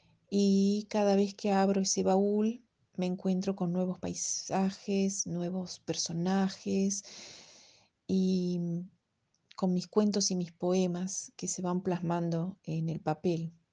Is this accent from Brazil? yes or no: yes; Porto Alegre, Rio Grande do Sul, Brazil; Spanish is a second language; nací en Brasil y soy hija de uruguayos. Mi alma tiene dos orillas, las del lago Guaíba que bañan mi ciudad natal, Porto Alegre, y las del río de la Plata que bañan mis raíces en Montevideo.